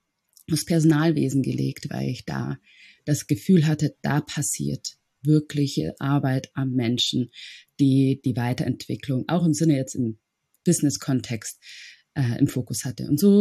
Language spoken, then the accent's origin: German; Bad Reichenhall, Bavaria, Germany; born there; geboren in Bad Reichenhall von Eltern aus Äthiopien, die zufällig irgendwie in Deutschland hängen geblieben sind, was nie geplant war.